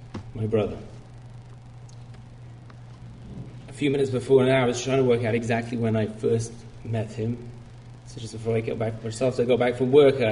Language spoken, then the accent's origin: English; London, United Kingdom; I came from London